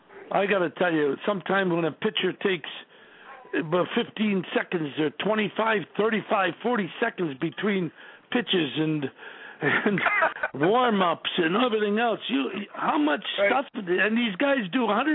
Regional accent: Canada; Well, growing up in Canada, I mean, it was, yeah, that was it.

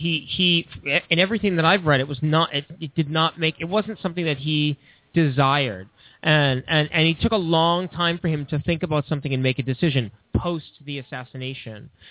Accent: Boston, Massachusetts, United States; accent: Boston; Well, I'm from Boston originally.

